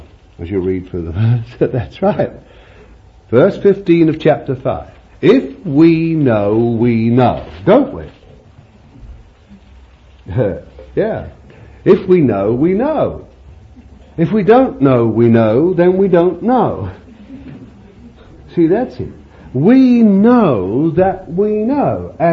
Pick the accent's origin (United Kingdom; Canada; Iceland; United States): United Kingdom; I've gone a bit American, but I haven't. I'm still English.